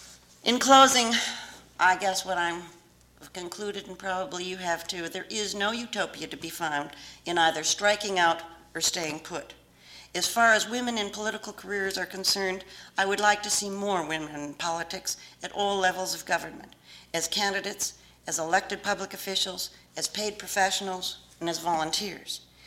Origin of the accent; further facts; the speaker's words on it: Rochester, Minnesota, United States; a practicing attorney in my hometown, Rochester, Minnesota